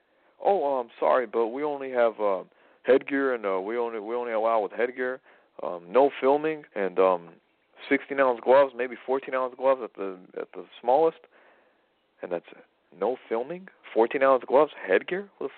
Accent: England, United Kingdom; now in Hollywood, United States; Obviously, I'm English, but come on.

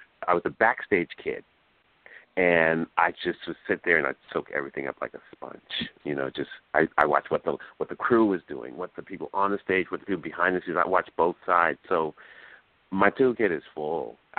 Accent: New York, United States; also born or lived in Los Angeles, United States; I'm from New York. I was raised and born in New York, but I lived in L.A. for about over 20 years. And I just moved back home

